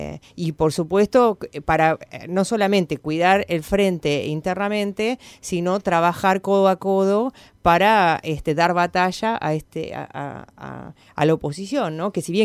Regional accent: Buenos Aires, Argentina; Nachito y yo somos de Parque Patricios

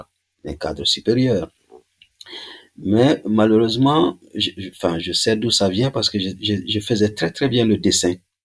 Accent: Sang, Mali; born there; also born or lived in Bamako; Je suis né à Sang, mais cet examen dont je parle, je l'ai passé à Ségou.

